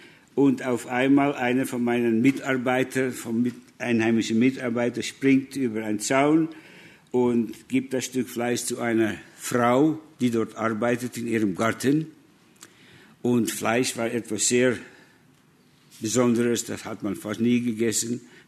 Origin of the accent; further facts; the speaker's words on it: Netherlands; Also ich bin Holländer, Holland ist wie ein Pfannkuchen, ganz flach.